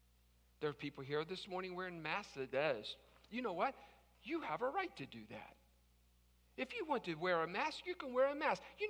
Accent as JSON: {"language": "English", "region": "West Virginia", "country": "United States", "said": "Now, I'm from West Virginia. I was sharing this with somebody on Friday. I'm from West Virginia. I own it."}